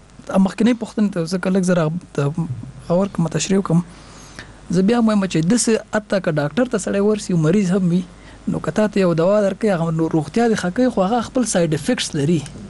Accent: Kabul, Afghanistan; born there; په خیرخانه کې پیدا شوم

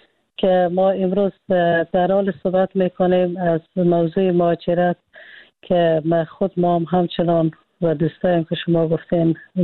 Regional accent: Afghanistan; ماهایی که دور از افغانستان هستیم

